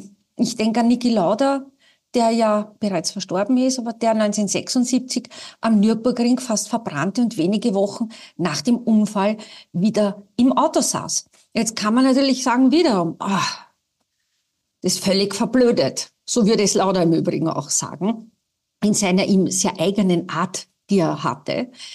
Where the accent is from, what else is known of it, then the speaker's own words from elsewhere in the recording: Austria; Also als Österreicherin, die ich ja nach wie vor bin